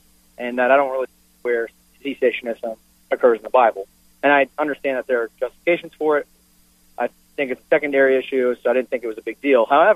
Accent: Texas, United States; born and raised in Texas, Baptist sort of cessationist background

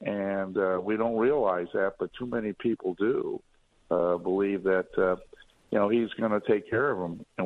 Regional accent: Arizona, United States; I'm from Arizona, a border state.

